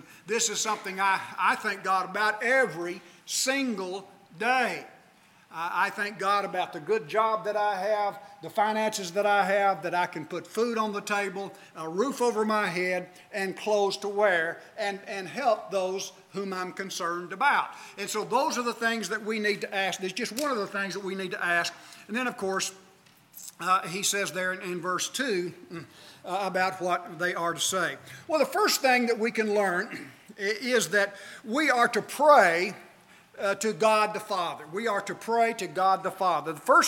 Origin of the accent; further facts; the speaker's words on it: Shirley, Arkansas, United States; Now, I grew up in Churches of Christ, and I was a little boy in the Church of Christ in Shirley, Arkansas.